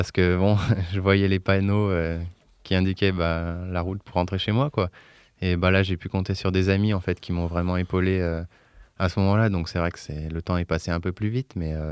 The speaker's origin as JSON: {"language": "French", "region": "Auvergne-Rhône-Alpes", "country": "France"}